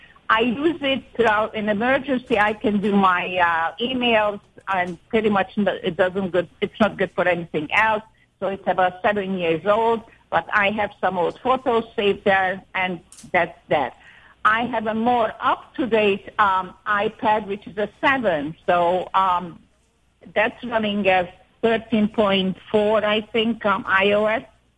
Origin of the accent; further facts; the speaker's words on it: Rochester, New York, United States; now in Florida, United States; I'm calling from Florida, and I'm originally a Rochesterian.